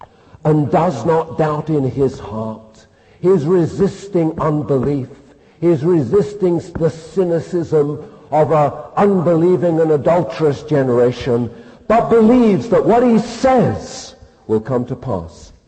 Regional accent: United Kingdom; Jenny and I are somewhat ashamed of being British.

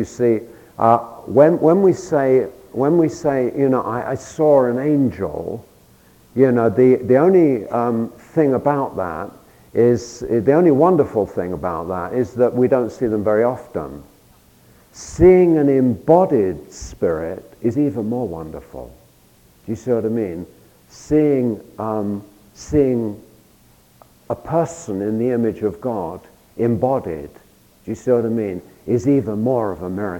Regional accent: London, United Kingdom; in London, I grew up on the Tube, and the Tube is your equivalent to the subway. I'm a Londoner, and I grew up on the Tube.

